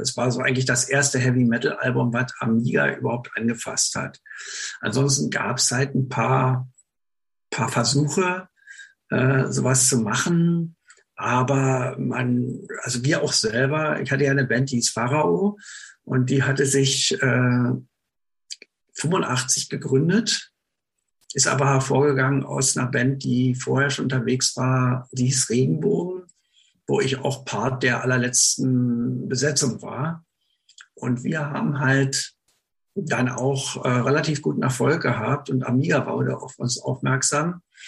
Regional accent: Berlin, Germany; also ich bin ja im Berliner Raum aufgewachsen

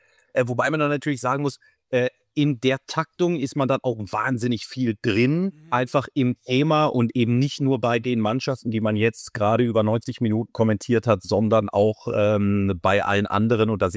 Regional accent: Offenburg, Baden-Württemberg, Germany; now in Munich, Germany; ich komme ursprünglich aus Baden-Württemberg, aus Offenburg bei Freiburg

